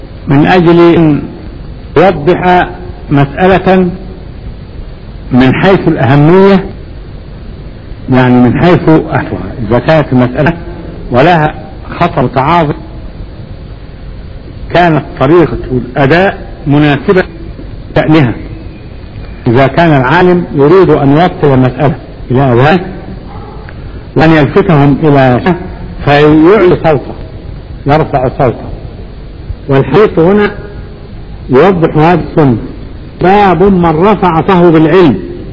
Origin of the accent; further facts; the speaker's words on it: Egypt; وبعدين احنا مصريين